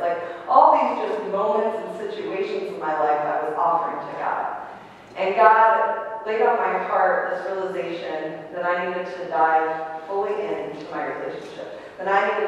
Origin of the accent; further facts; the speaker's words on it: Buffalo, New York, United States; I like water, but I think growing up in Buffalo, there's not many years of the months of summer, so you don't learn diving.